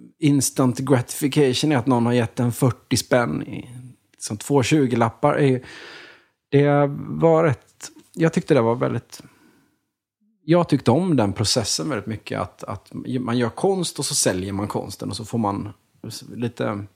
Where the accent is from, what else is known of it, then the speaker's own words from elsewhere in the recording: Småland, Sweden; Alltså jag är ju från Småland liksom